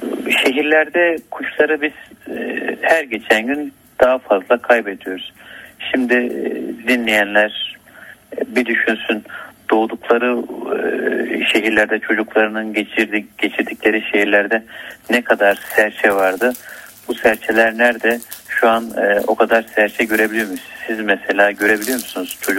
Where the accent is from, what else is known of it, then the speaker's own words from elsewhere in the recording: Halfeti, Şanlıurfa, Turkey; Memleketimi söyledim, Halfeti diye.